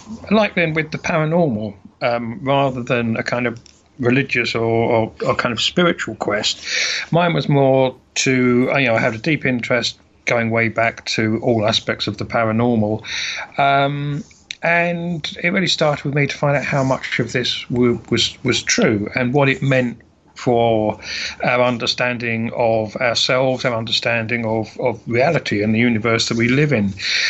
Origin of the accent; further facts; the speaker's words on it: United Kingdom; So even though we're British, we actually got talking to each other.